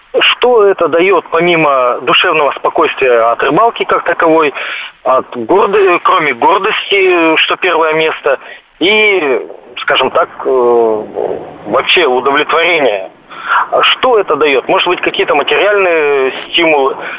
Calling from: Yekaterinburg, Sverdlovsk Oblast, Russia; Здравствуйте … Екатеринбург.

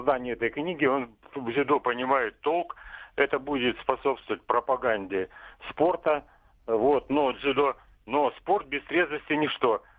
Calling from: Moscow, Russia

